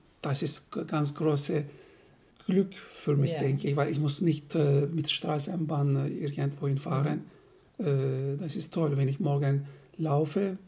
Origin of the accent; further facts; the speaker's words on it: Turkey; moved away as an adult; now in Germany; ich komme aus der Türkei. 2001 sind wir nach Deutschland eingewandert mit meiner Frau.